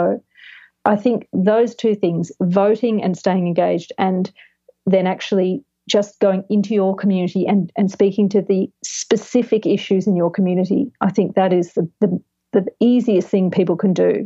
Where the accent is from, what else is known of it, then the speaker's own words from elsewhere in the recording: Australia; now in Los Angeles, United States; And I'm from Australia and you cannot do that in Australia for several reasons.